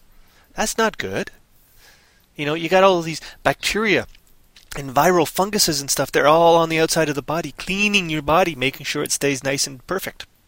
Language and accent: English; Toronto, Ontario, Canada; And here in Toronto, my hometown where I'm in, because I'm in right now